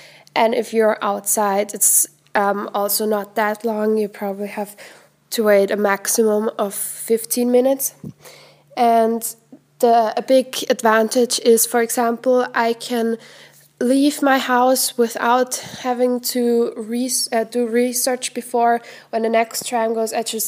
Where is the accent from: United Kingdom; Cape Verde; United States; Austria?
Austria; Graz, Styria; In my hometown, Graz, there is, in my opinion, a very good public transport system